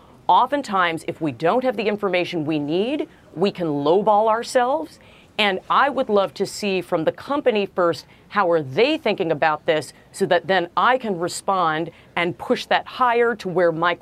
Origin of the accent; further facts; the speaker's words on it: Brooklyn, New York, United States; born there; You know, Sharon, I was born in Brooklyn. We love to argue. It's an art form.